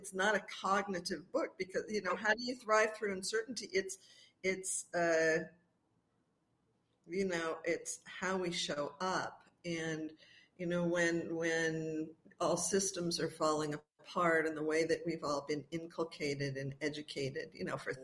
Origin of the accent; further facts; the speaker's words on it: Hollywood, California, United States; born there; I was born in Hollywood, underneath the sign, in Cedars of Lebanon Hospital.